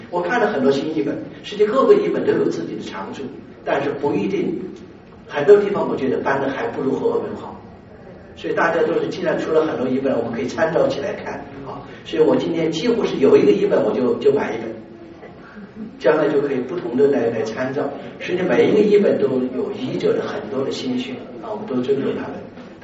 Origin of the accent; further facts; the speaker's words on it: China; 合合本呢是西方的宣教士用了27年的时间，为我们中国人做了一个巨大的守灵的工程